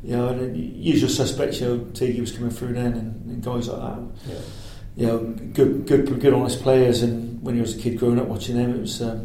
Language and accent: English; Gloucester, South West England, United Kingdom; I was born in Gloucester, 26th of January 1968. My parents are from the Forest, but I moved to Gloucester for work, basically, with Dad. And we lived in Churchdown, and they still live in the same house.